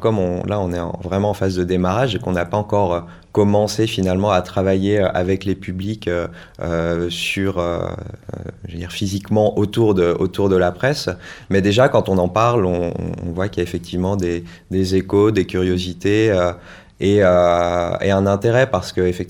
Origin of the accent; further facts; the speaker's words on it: Auvergne-Rhône-Alpes, France; moi, je suis originaire de Haute-Savoie, donc la montagne, ce sont des choses qui me plaisent et que j'aime fréquenter.